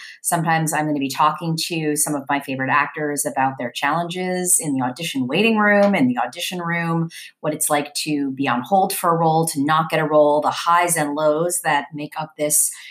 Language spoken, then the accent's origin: English; New York, United States; most of you know that I grew up in New York City in the 1980s